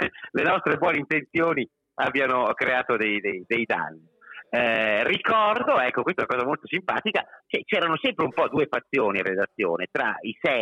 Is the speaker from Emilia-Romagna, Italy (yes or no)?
yes; Parma, Emilia-Romagna, Italy; Io ti posso dire che purtroppo vengo da Parma ed è un posto dove se non prendi per il culo uno vuol dire che non li vuoi bene.